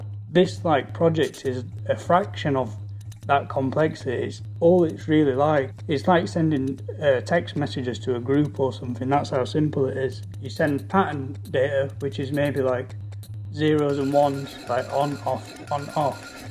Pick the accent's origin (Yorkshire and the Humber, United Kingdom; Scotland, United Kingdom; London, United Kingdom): Yorkshire and the Humber, United Kingdom; Rotherham; I'm an artist from Rotherham in the UK